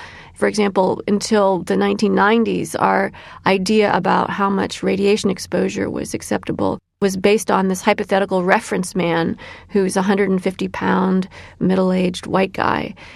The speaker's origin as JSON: {"language": "English", "region": "Illinois", "country": "United States", "tie": "born or raised there", "said": "My son Elijah is named after a 19th century abolitionist from my home state of Illinois"}